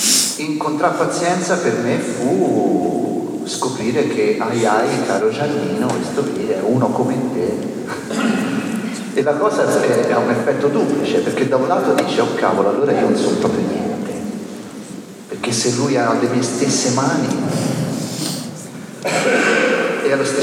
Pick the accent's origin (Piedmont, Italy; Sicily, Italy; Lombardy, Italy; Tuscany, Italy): Tuscany, Italy; Pisa; Dovete pensare che io vengo da Pisa. Pisa non c'è un cazzo ora, figuratevi cosa c'era nell'80.